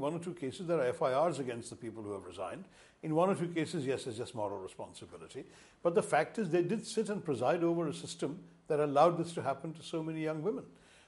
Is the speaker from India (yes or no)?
yes; India; And there's something wrong with us as Indian men if we can't address this problem in our society's interest.